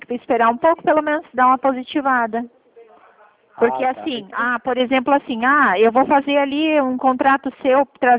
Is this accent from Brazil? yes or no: yes; Toledo, Paraná, Brazil; Eu sou do Paraná. Toledo, no Paraná.